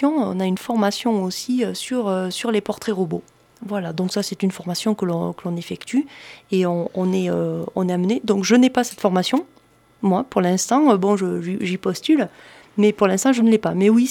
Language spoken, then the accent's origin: French; Occitanie, France; il fait tellement bon vivre chez nous en Lozère